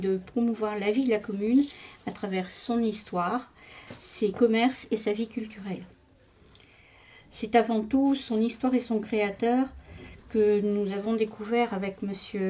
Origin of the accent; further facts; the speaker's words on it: Faches-Thumesnil, Hauts-de-France, France; je suis née à Fache-Tumil, chez mes parents, rue Clébert, et j'y ai presque toujours vécu. Ma famille, du côté de ma grand-mère paternelle, y est implantée depuis plus de 400 ans.